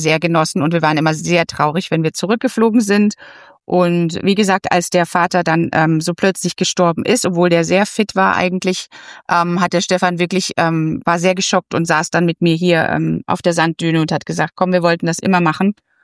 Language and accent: German; Konstanz, Baden-Württemberg, Germany; Ja, also wir kommen ja aus Konstanz am Bodensee